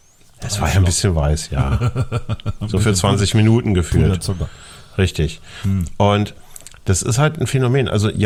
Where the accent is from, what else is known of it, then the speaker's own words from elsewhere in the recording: Germany; ich komme aus dem Harz.